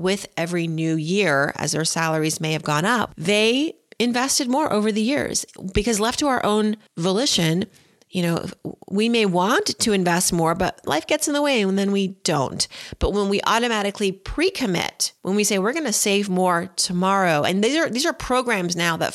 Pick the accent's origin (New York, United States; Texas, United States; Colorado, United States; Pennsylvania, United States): Pennsylvania, United States; Philadelphia; But, you know, I'm partially from Philadelphia, so got to root for the Eagles.